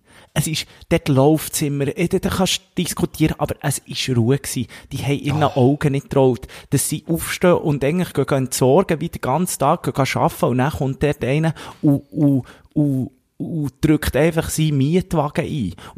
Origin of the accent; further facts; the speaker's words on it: Bern, Switzerland; Könnte ich als Berner im Wallis entsorgen